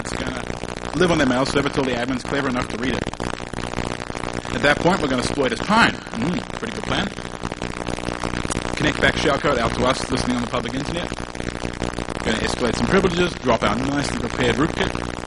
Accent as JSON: {"language": "English", "country": "New Zealand"}